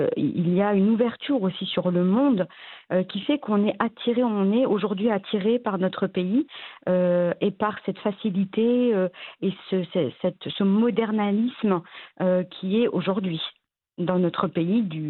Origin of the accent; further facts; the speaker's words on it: France; also born or lived in Morocco; je suis née au Maroc et je suis partie en France. J'avais un an et demi.